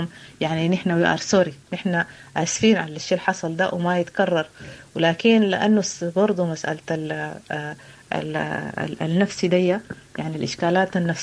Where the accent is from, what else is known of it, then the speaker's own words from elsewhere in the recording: Darfur, Sudan; وانا من دارفور يعني افهم